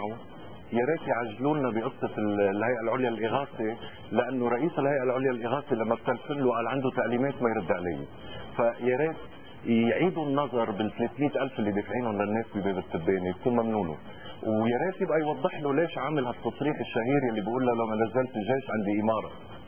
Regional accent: Tripoli, North Governorate, Lebanon; والنواب بده يسمحوا لنا كلنا نحن ولاد طرابلس

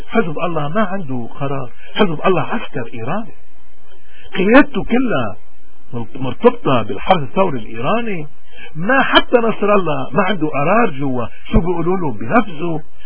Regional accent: Lebanon; نحن كلبنانيين نحن بنعتبر حالنا أذكى شعوب العالم، ويمكن نكون

